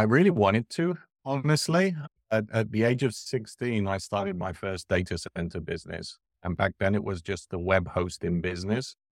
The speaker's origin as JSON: {"language": "English", "town": "Barcelona", "region": "Catalonia", "country": "Spain", "tie": "born or raised there", "also_born_or_lived": "United Kingdom", "said": "I grew up between the UK and Barcelona. So my mother's from Barcelona. My father's from London. At the age of 9, I was living in the UK."}